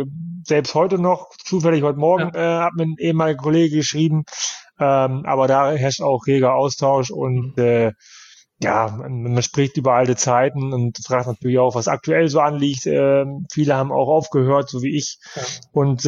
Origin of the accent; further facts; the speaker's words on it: Osnabrück, Lower Saxony, Germany; born there; Ja, das ist natürlich meine Geburtsstadt und meine Verwandtschaft wohnt dann noch.